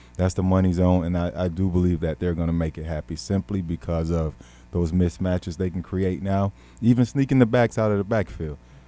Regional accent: Florida, United States; We are in my home state. You know how voting goes in Florida.

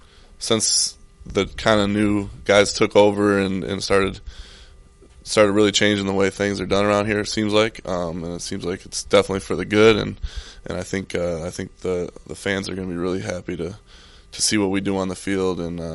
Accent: Michigan, United States; now in St. Petersburg, United States; I'm not from Florida. I'm from Michigan, but I live in St. Petersburg, so I get to stay in Florida.

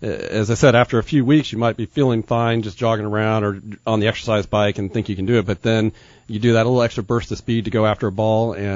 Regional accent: Cocoa Beach, Florida, United States; Well, I went to school at Princeton, but I grew up in Cocoa Beach, Florida, actually.

